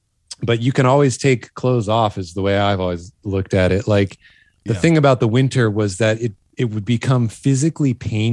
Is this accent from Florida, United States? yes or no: yes; Florida, United States; also born or lived in New York City; now in Austin, United States; So yeah, certainly moving to Austin, and I was born and raised in Florida, which is the Sunshine State.